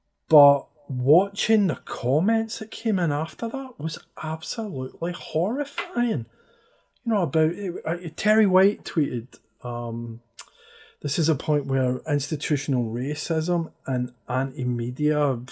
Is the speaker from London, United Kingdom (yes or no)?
no; Scotland, United Kingdom; I'm talking as a Scottish white guy, I have no clue what this is like.